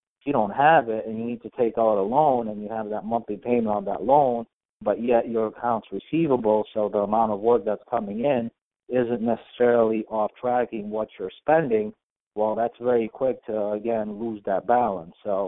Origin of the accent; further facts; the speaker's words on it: Massachusetts, United States; I mean, I'm from Massachusetts, so here everybody and their cousin and their uncle and your neighbor next door is going to sue you